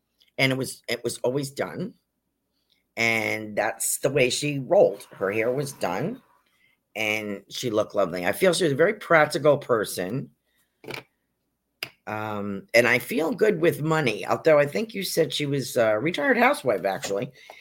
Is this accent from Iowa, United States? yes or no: no; North Salem, New York, United States; We had one when I was growing up in North Salem, New York.